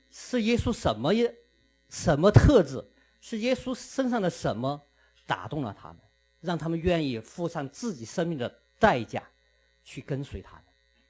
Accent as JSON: {"language": "Chinese", "town": "Chengdu", "region": "Sichuan", "country": "China", "tie": "born or raised there", "moved": "as an adult", "lives_now": "Canada", "said": "在我的家乡四川成都，成都的市区面积是大温哥华地区的1.5倍"}